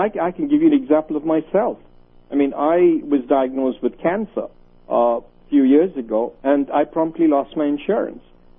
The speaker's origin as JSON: {"language": "English", "country": "United Kingdom", "moved": "yes", "lives_now": "United States", "said": "The only place I can go back to is Great Britain and get care, because I'm still a British citizen."}